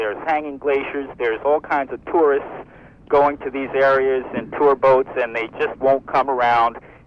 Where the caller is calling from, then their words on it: Whittier, Alaska, United States; Yes, Mr. Cotton, I'm a fisherman from Whittier, and I would like to enlist your assistance in saving two of the most beautiful areas on the planet, Port Wells and Port Nelly Juan